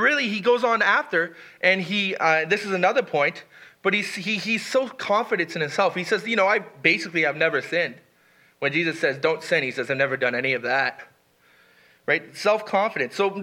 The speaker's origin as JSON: {"language": "English", "country": "Canada", "said": "I collect taxes from Canadians. I'm a Canadian that collects taxes from Canadians."}